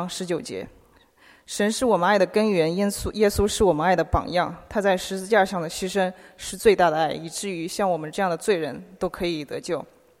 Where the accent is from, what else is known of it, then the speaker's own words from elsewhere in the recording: Shanghai, China; now in United States; 我来自上海。那我之前是在密苏里大学哥伦比亚分校读的工业工程专业，然后现在呢我是在伊利诺伊工作，